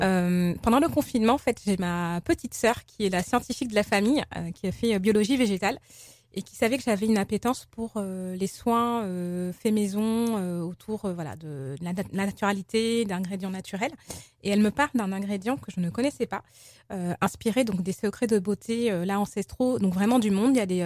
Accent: Pessac, Nouvelle-Aquitaine, France; also born or lived in Paris; j'ai 38 ans, je suis bordelaise d'origine ivoirienne. J'ai grandi donc à Bordeaux-Pessac. D'accord. Et j'ai vécu plusieurs années à Paris. Et je suis rentrée il y a 3 ans grâce à la crise sanitaire à Bordeaux.

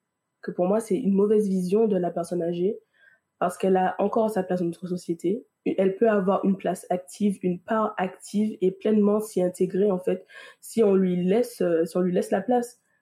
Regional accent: Martinique; des proverbes de notre île, puisque je suis de la Martinique.

